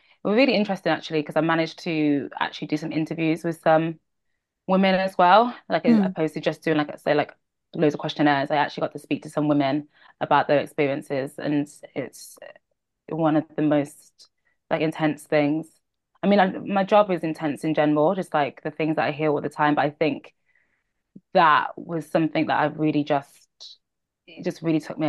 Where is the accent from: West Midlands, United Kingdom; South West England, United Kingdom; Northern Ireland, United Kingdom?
West Midlands, United Kingdom; Birmingham; I'm from Birmingham.